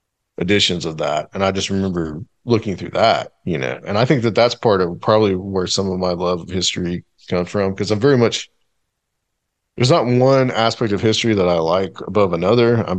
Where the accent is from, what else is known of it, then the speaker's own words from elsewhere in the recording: the South, United States; And I think just growing up in the South, period.